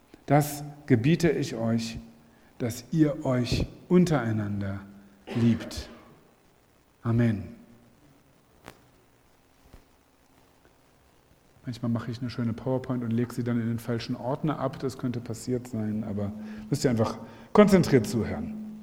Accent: Lower Saxony, Germany; ich bin gebürtiger Niedersachse, da ist der Weinanbau noch nicht so fortgeschritten.

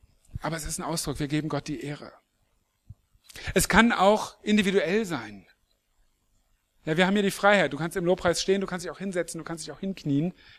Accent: Lower Saxony, Germany; also ich bin in Niedersachsen zur Schule gegangen, da gab es sowas nicht

